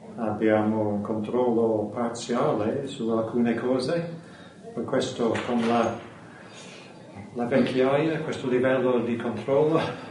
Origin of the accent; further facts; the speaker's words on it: England, United Kingdom; io sono inglese, monaco buddista, maschio